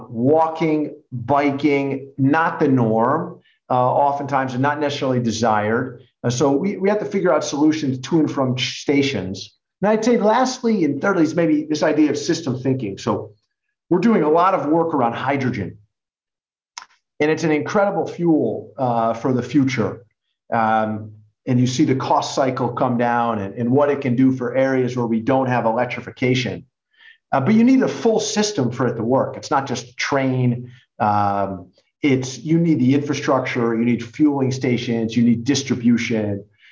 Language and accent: English; United States; accent: American; maybe you can tell by my accent, I happen to be American, and I would say even where I'm from, the perception of the use of private cars is very much tied to your social status.